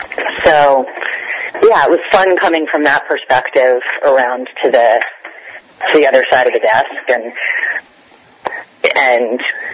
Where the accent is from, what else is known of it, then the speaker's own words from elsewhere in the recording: Los Angeles, California, United States; I grew up in Los Angeles, so I'd always been involved in the entertainment industry.